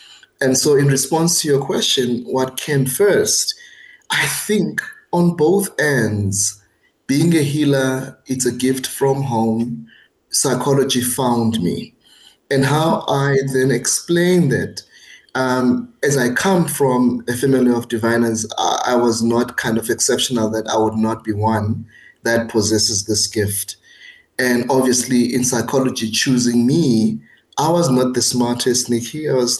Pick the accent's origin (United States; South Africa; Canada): South Africa; Mount Frere, Eastern Cape; We hail from the Eastern Cape, KwaBhaca, known as Mount Frere, in the deep rural towns of Eastern Cape.